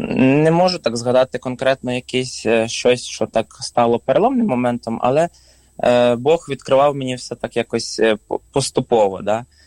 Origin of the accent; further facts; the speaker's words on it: Kharkiv, Kharkiv Oblast, Ukraine; в мене все одно є такий, не знаю, місцевий патріотизм, що я з Харкова.